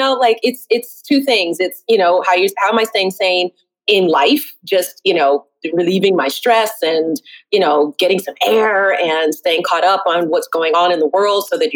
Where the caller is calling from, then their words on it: Brooklyn, New York, United States; Brooklyn.